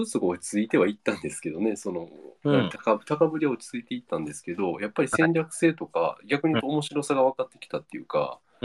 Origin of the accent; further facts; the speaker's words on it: Kansai, Japan; 僕は関西なんで、